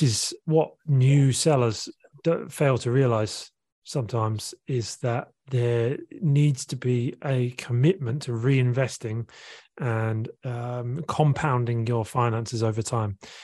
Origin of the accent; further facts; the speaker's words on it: Eastbourne, South East England, United Kingdom; moved away as an adult; also born or lived in Australia; I was born in a place called Eastbourne in Sussex, which is on the south coast of England. And then I spent the first 24, 25 years of my life there. Then I lived in Australia for 2 years in the western suburbs of Sydney